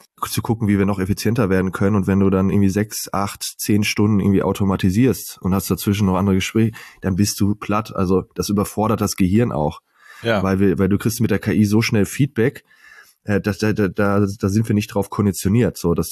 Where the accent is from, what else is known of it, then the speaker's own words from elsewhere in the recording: North Rhine-Westphalia, Germany; Ich bin in der Nähe von Bielefeld, also im schönen Ostwestfalen, aufgewachsen. Mich hat es dann aber zum Studium, hat es mich an den Bodensee nach Konstanz gezogen.